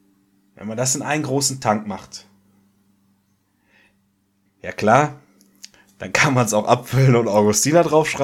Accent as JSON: {"language": "German", "town": "Munich", "region": "Bavaria", "country": "Germany", "tie": "born or raised there", "said": "ich als waschechter Münchener, als Ur-Bayer"}